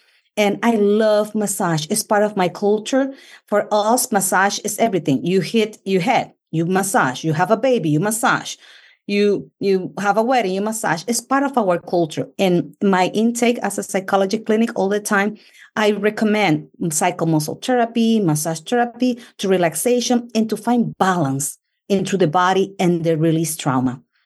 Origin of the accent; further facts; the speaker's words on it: Dominican Republic; moved away as an adult; now in United States; I'm Dominican from the Dominican Republic. I emigrated to U.S. just 8 years ago.